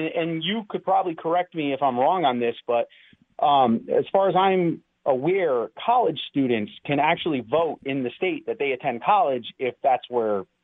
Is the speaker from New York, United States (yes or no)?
no; Bridgeport, Connecticut, United States; I'm in Brantford now, but I grew up in Bridgeport. I'm a Bridgeport person at heart.